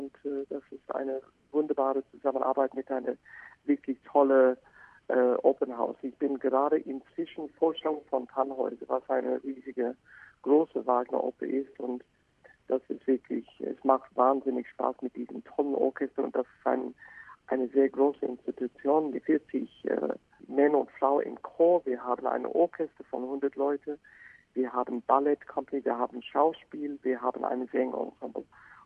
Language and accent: German; Australia; German is a second language; now in Germany; ich als Australier in Deutschland